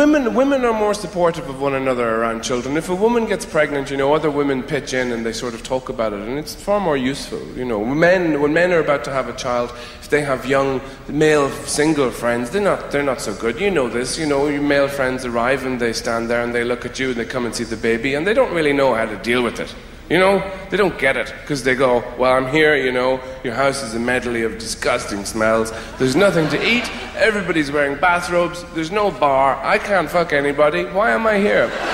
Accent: Ireland; it's doubly difficult for me, because I'm an Irish celebrity.

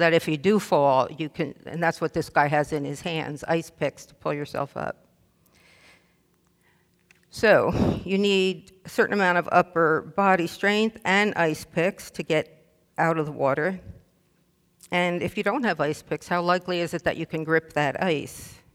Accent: Northeast, United States; now in Tennessee, United States; Now, as most of you know, I'm a transplant from the Northeast, and I don't know if you do this here.

